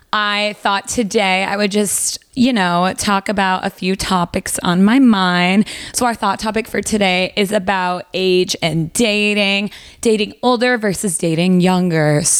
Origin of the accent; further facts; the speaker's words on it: Michigan, United States; now in New York, United States; I grew up in Michigan, so I feel like I've served my time dealing with the cold